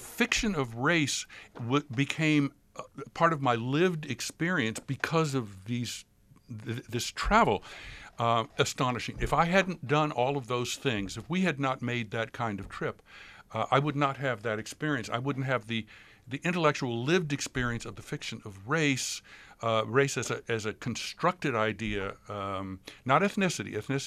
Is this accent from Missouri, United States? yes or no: yes; St. Louis, Missouri, United States; I grew up in St. Louis, Missouri, where I was identified as a Negro.